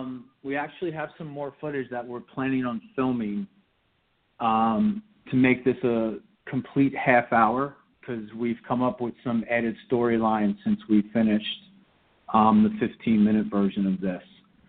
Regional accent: Trenton, New Jersey, United States; when I was their age growing up in Trenton

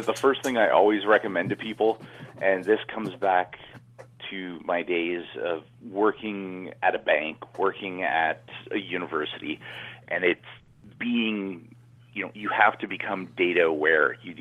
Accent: Canada; moved away as an adult; now in San Francisco, United States; I'm Canadian. I came here and living in San Francisco now.

